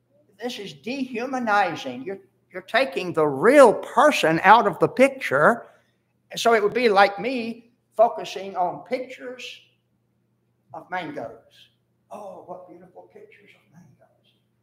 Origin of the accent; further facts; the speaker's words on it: Florida, United States; I grew up in South Florida eating mangoes. My grandmother had a big mango tree.